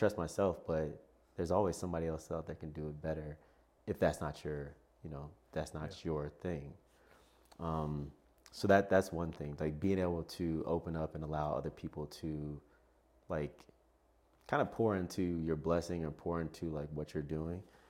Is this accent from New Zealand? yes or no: no; Detroit, Michigan, United States; also born or lived in South Carolina; like I said, grew up in Detroit, moved to South Carolina. And I grew up on Joy Road in Detroit, West Side to be exact.